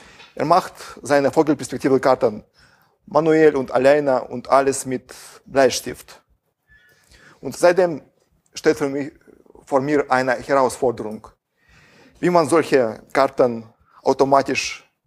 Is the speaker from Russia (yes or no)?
yes; Russia; German is a second language; Ich komme aus Russland. Ich hoffe, dass Sie mein Deutsch verstehen werden.